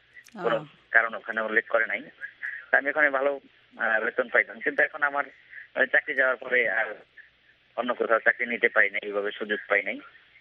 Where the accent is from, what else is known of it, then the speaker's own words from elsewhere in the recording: Gazipur, Dhaka Division, Bangladesh; আমি একজন গাজীপুরের স্থানীয় সংবাদকর্মী।